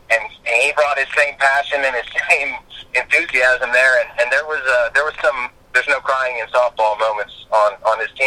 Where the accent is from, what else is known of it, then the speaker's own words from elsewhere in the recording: Austin, Texas, United States; So I'm local. I'm from Austin, Texas. I went to high school here.